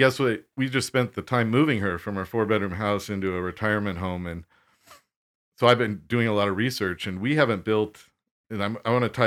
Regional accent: Spokane, Washington, United States; I grew up in Spokane, and I really think we're a growing community.

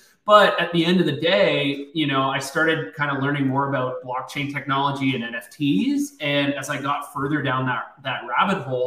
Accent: Toronto, Ontario, Canada; now in United States; Born and raised in Toronto originally, so I'm a Canadian.

